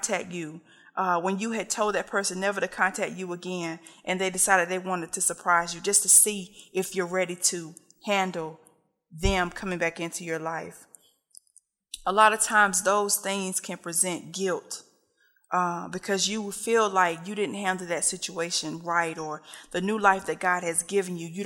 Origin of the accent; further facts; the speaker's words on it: Kinston, North Carolina, United States; accent: Kinston accent; also born or lived in Atlanta; you're going to hear my Kinston accent plus my Atlanta accent trying to get the Collie Park on.